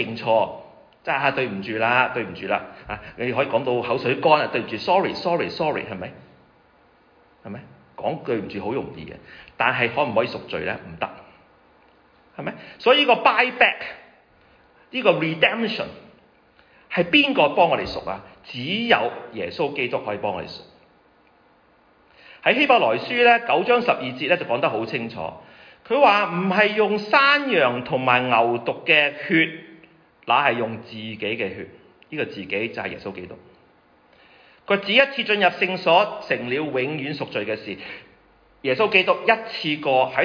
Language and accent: Chinese; China; 我们中国人传统都是好心好报，恶有恶报